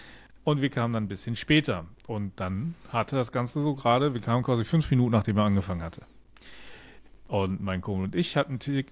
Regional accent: Lower Saxony, Germany; Ich bin ja in Niedersachsen groß geworden

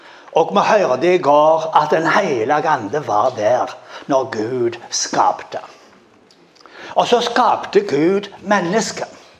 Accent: Rogaland, Norway; now in Bergen, Norway; som dere hører, så er jeg vestlending, nærmere bestemt Jerbu. Så jeg er fra Stavangerkanten, men nå bor vi i Bergensområdet. Og det betyr at vi snakker skikkelig norsk.

